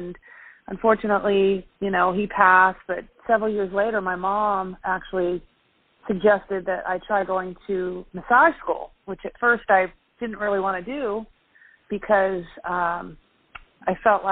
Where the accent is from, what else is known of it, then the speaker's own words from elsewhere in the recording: Maryland, United States; also born or lived in Ohio; Well, I was born in Ohio, but I mainly was raised in Maryland.